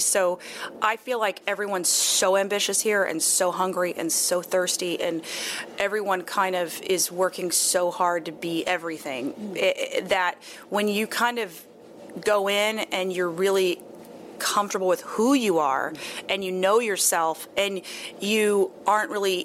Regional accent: Texas, United States; We're both from Texas, and that we found out the same night.

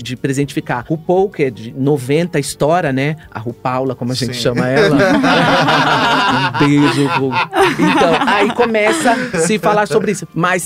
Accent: Brazil; ai, gente, a gente é brasileira, né?

